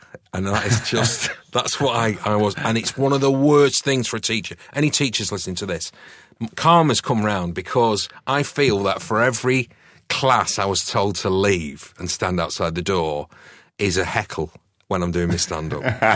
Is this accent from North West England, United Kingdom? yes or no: yes; New Longton, North West England, United Kingdom; also born or lived in Didsbury; So I was adopted in Didsbury. My mum and dad adopted me, and then I was taken from Didsbury to a little village called New Longton, which is just outside Preston, and it's very agricultural around there.